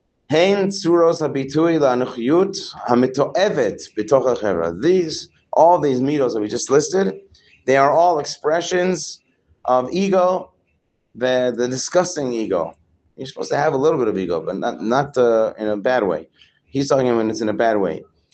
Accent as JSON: {"language": "English", "country": "Morocco", "said": "I'm from Morocco."}